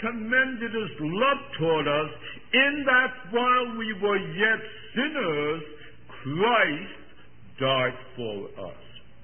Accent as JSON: {"language": "English", "country": "Poland", "said": "We were very poor when we came from Poland. We lived in the ghetto. We couldn't get out of the ghetto."}